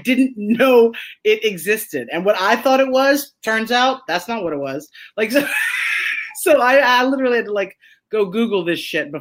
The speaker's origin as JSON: {"language": "English", "region": "Louisiana", "country": "United States", "tie": "born or raised there", "said": "Let me tell you something that you don't know hot. I grew up in Louisiana."}